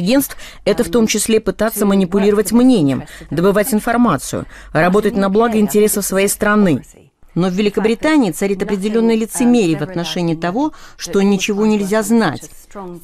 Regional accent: Russia; Из России.

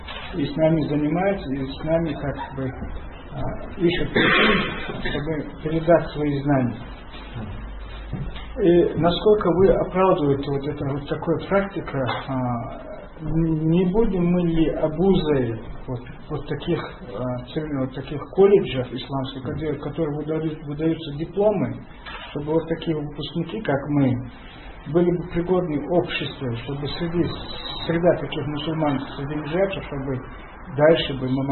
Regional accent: Chechnya, Russia; Я приехал из Чеченской республики.

